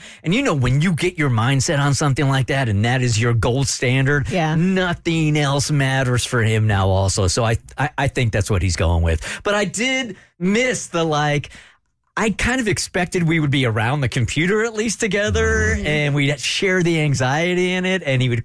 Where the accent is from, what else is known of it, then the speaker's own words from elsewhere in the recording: San Diego, California, United States; I grew up in San Diego, so I applied to Pepperdine.